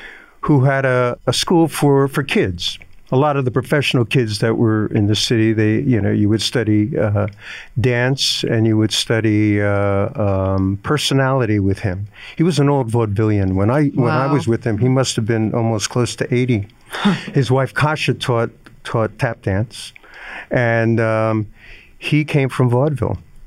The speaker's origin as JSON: {"language": "English", "town": "Newark", "region": "New Jersey", "country": "United States", "tie": "born or raised there", "said": "Because I grew up in Newark, New Jersey, and they were, I think, my biggest supporters."}